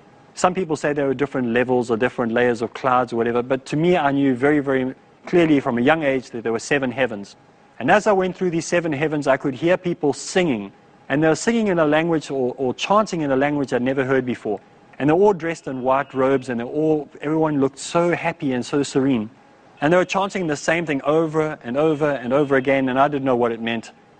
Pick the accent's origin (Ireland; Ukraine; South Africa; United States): South Africa; Now, I come from South Africa, and so politics is a very important part of our lives and a very important part of our upbringing.